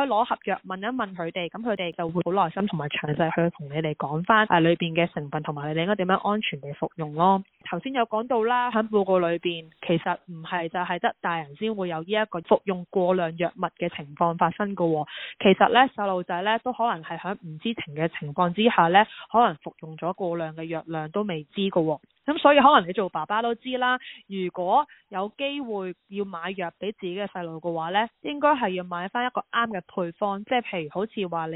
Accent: Hong Kong; now in Australia; 咁我自己经历就是我自己人来自香港的

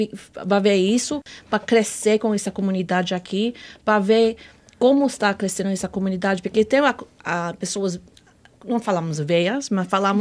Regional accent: Australia; Sou australiana, pais italiano

